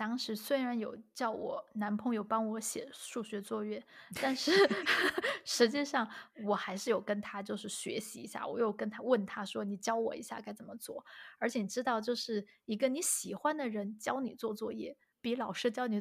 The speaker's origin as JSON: {"language": "Chinese", "town": "Chengdu", "region": "Sichuan", "country": "China", "said": "小谭豆花就是我们成都人都知道"}